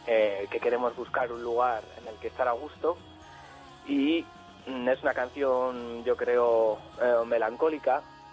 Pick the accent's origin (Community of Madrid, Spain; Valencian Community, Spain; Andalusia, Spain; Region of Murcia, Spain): Community of Madrid, Spain; Madrid; yo soy el único de Madrid, pero estamos ahora residiendo todos en Madrid.